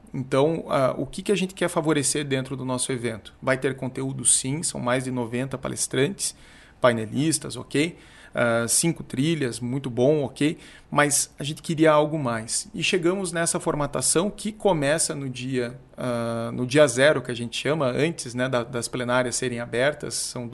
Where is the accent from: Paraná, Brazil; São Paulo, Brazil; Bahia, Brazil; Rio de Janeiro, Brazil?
Paraná, Brazil; Curitiba; nós somos de Curitiba, nós conhecemos muito bem o mercado